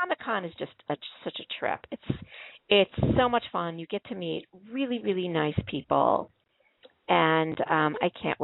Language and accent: English; Chicago, Illinois, United States; I said to Bruce, I said, and we're both from Chicago.